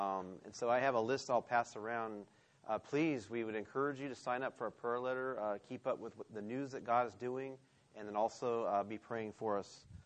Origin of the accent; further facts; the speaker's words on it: Huntington Beach, California, United States; now in Fresno, United States; We're basically from Southern California. We grew up in Orange County. I'm from Huntington Beach.